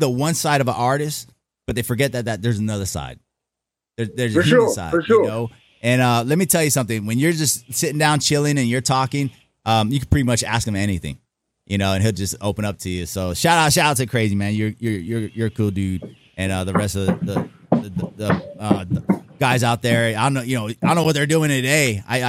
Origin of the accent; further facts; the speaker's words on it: Los Angeles, California, United States; I'm from Cali. I'm from L.A. So, you know, my cousins are all music producers out there.